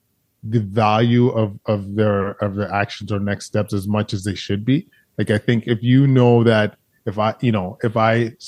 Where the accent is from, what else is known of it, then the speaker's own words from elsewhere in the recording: Alberta, Canada; I grew up in Alberta, like, you know, the idea of being a black doctor is really foreign, no pun intended.